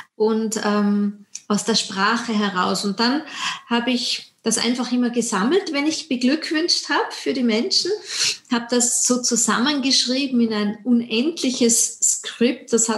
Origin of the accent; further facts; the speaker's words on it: Austria; Ja, also ich komme aus Österreich